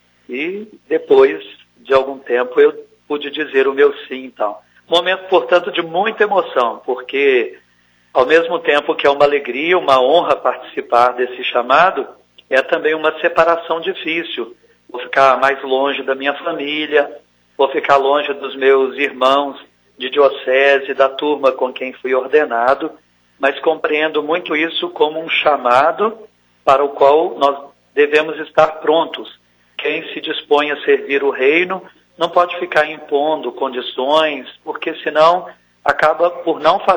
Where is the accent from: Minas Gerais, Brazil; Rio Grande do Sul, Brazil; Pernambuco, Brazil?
Minas Gerais, Brazil; Ubá; also born or lived in Viçosa; minha cidade natal, que é Ubá, faz parte de uma outra diocese, mas como eu estudei em Viçosa, cidade da Arquidiocese de Mariana, eu tenho mais tempo de Viçosa que de Ubá. Mas meus pais moram na cidade de Ubá.